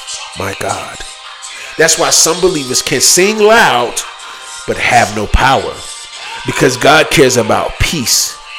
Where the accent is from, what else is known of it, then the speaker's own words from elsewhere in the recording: Atlanta, Georgia, United States; Like, I come from Atlanta, you know? … taught us that, right?